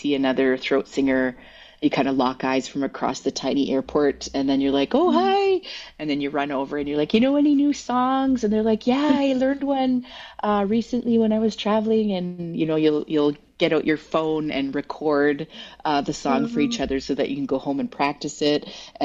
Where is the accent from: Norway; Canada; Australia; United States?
Canada; Yellowknife, Northwest Territories; We grew up in Yellowknife, so a lot of family would come through for medical